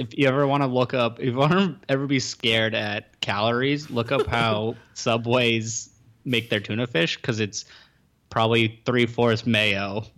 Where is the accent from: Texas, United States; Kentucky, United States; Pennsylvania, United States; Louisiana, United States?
Pennsylvania, United States; Pittsburgh; I'm from Pittsburgh. Steel country.